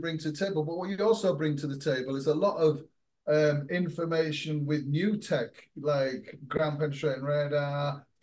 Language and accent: English; England, United Kingdom; I'm an Englishman and I've been to your office.